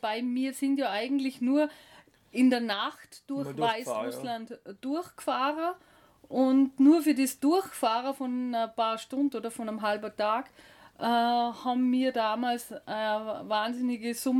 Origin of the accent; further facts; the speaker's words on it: Salzburg, Austria; now in Vorarlberg, Austria; sind los von Vorarlberg als erstes einmal nach Salzburg zu meinen Eltern, von dort, wo ich herkomme.